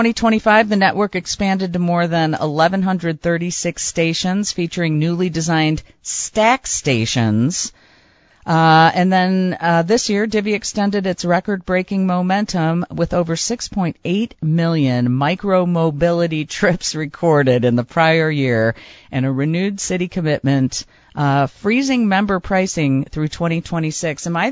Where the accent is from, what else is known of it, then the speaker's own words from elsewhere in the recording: Brookfield, Illinois, United States; now in LaGrange, United States; I am embarrassed to say I'm born and bred in Brookfield, Illinois. I grew up here. I've hung out here. I, you know, moved to Berwyn for a year, lived other places. I'm in LaGrange now.